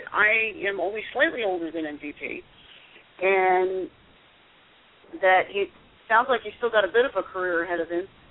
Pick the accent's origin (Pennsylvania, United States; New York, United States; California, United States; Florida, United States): Florida, United States; covered a lot more of Florida than just North Cuba. So, now that I've gotten my obligatory dig on my home state out of the way